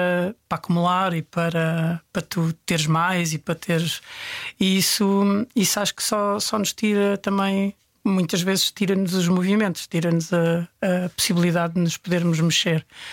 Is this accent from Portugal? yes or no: yes; Portugal; Sou daqui da Calçada de Carris, a 100 metros. Eu digo sempre que estou que nasci a 100 metros da placa.